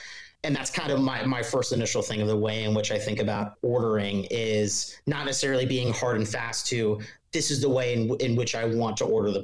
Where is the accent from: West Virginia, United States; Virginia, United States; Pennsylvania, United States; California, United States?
Pennsylvania, United States; Bethlehem; and I grew up in Bethlehem, Pennsylvania, which is about an hour north of Philly.